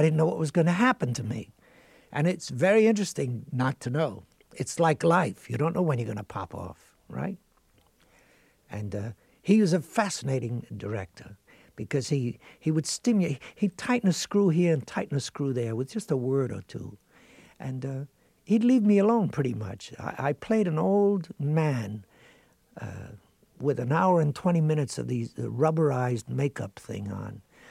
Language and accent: English; Brooklyn, New York, United States; Here I was from Brooklyn.